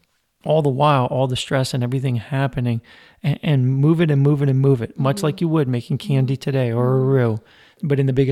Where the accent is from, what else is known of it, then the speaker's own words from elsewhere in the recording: New Orleans, Louisiana, United States; probably many people, including myself, growing up in New Orleans, you see the sugar kettles